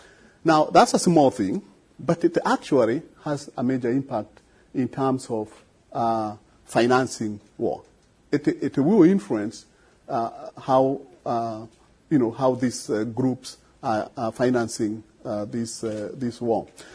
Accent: Kenya; I come from Kenya, and we had a small problem there

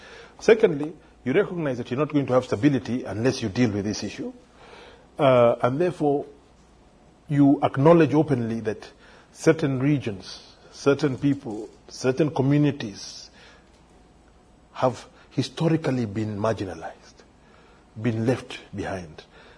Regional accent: Kenya; now in United States; I'm a Kenyan, so I have a difficulty here.

